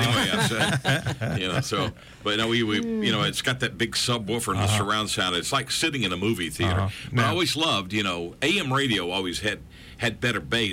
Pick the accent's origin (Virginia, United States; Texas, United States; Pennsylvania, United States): Virginia, United States; When I was a kid, where I grew up in Virginia in the mountains, and of course, we didn't have cable.